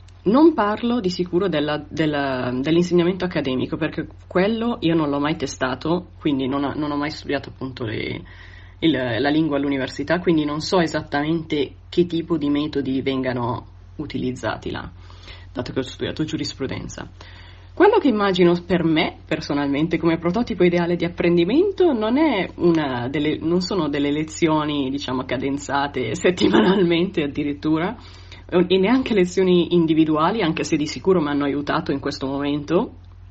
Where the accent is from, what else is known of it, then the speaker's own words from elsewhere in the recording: Lecco, Lombardy, Italy; moved away as an adult; now in Brussels, Belgium; ho 28 anni, sono originaria di Lecco e per motivi di lavoro vivo a Bruxelles, in Belgio, da 2 anni e mezzo.